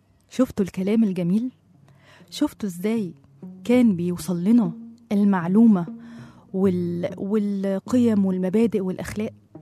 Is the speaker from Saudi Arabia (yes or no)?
no; Egypt; بنحتفل باليوم العالمي للطفل اللي هو عندنا في مصر كان كنا بنسميه عيد الطفولة